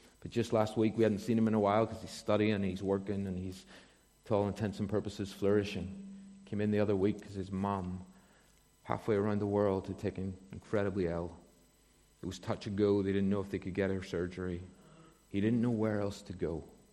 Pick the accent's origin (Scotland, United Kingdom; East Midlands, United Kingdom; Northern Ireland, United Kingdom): Northern Ireland, United Kingdom; Ballymena; I grew up just outside Ballymena. You might have noticed that from how I said the word stone.